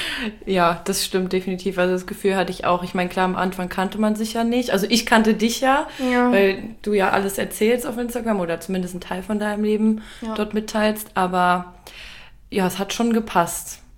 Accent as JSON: {"language": "German", "region": "Eifel", "country": "Germany", "tie": "born or raised there", "said": "bis dann plötzlich die Eifel kam, verfolgt. Und ich dachte mir so, ey, was macht ihr hier in meiner Heimat?"}